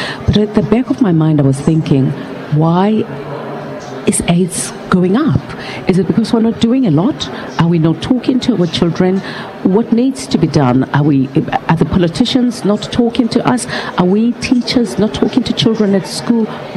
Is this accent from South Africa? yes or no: yes; South Africa; being a South African and being a citizen of Africa, you know, I love my continent